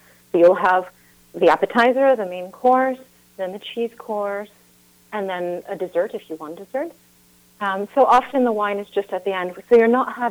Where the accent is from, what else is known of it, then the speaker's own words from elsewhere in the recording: United States; I spent a lot of my childhood growing up in America, so there was not access to such great cheese until I was in France